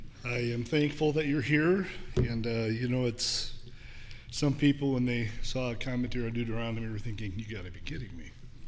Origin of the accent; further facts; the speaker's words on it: New York, United States; We're from Western New York, a little village of 950 people south of Buffalo, and grew up in a real basic household.